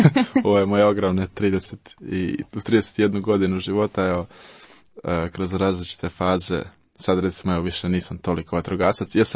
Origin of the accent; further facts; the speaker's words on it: Pitomača, Virovitica-Podravina County, Croatia; moved away as an adult; also born or lived in Zagreb; now in Ljubuški, Bosnia and Herzegovina; Znači, ja sam rodom iz okolice Pitomače, u Zagreb sam došao na faks i onda sam se, ja volim reći, udao u Hercegovinu